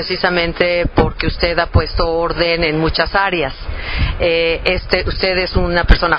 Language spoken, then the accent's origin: Spanish; Mexico; nosotros en México decimos tú y yo somos un recurso mexicano no renovable.